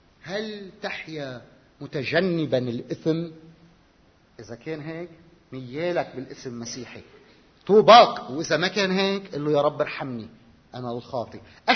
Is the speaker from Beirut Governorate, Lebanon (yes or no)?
yes; Beirut, Beirut Governorate, Lebanon; بذكر لما كنت طفل وعم بكبر، وأنا خلقت بمجتمع بحي في بيروت إسلامي مسيحي معاً في تعايش